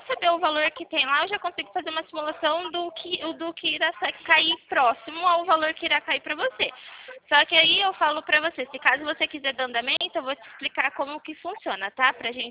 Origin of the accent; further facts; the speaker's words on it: São Carlos, São Paulo, Brazil; Eu sou daqui de São Carlos